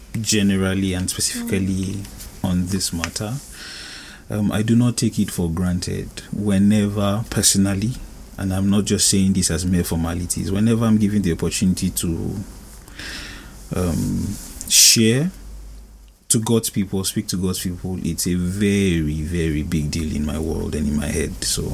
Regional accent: Benue, Nigeria; now in Moscow, Russia; I am a Nigerian from Benue State. I'm Thief by tribe.

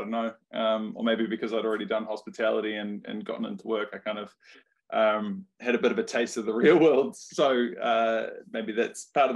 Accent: Wellington, New Zealand; I'm born and raised in Wellington, went to a public school

